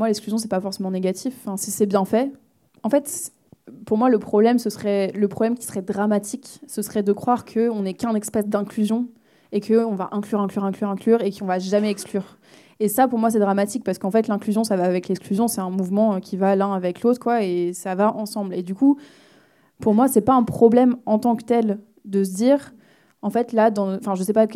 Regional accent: Paris, Île-de-France, France; now in Marseille, France; Je viens de Paris, par contre.

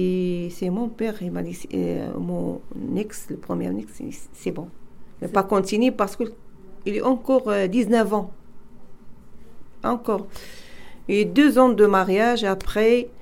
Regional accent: Morocco; now in France; Je viens de Maroc.

